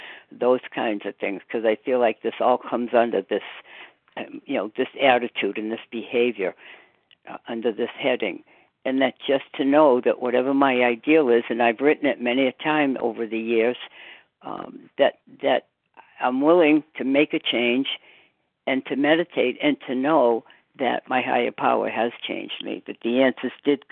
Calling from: Massachusetts, United States; Good morning. … from Massachusetts.

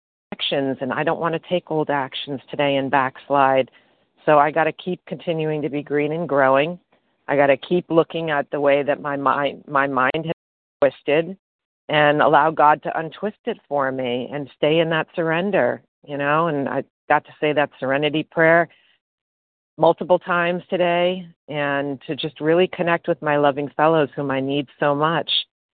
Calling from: Florida, United States; Oh, Florida.

